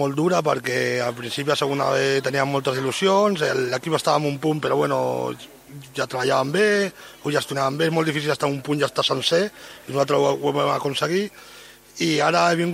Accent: Barcelona, Catalonia, Spain; jo sóc de Barcelona, no, m'encanta Sabadell, però no tinc una relació estreta amb ningú d'aquí

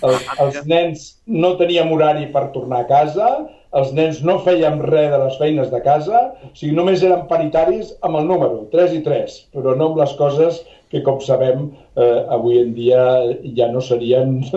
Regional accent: Barcelona, Catalonia, Spain; jo sóc un nen de barri de Barcelona, jo vaig néixer a la Sagrera, era un moment, als anys 50, dur per la societat

